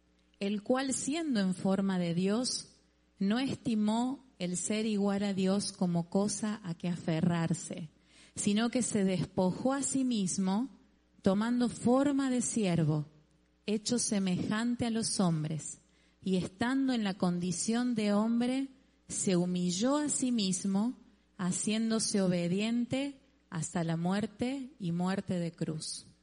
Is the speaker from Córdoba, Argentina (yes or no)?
yes; Córdoba, Argentina; accent: Córdoba; y eso que soy cordobesa, y ahí tengo una cordobesa, a nuestra Sarita, y tenemos una tonada que todo el mundo se da cuenta en Argentina de dónde somos, porque es como que arrastramos las letras